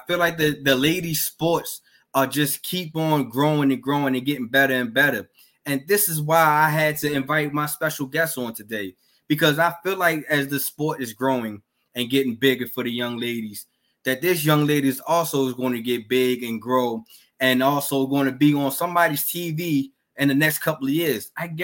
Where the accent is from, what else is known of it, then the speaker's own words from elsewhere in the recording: Baltimore, Maryland, United States; So, you know, I'm from Baltimore. You from Baltimore. You know, it's, Baltimore always get the bad reputation of, you know, being one of the violent city and everything.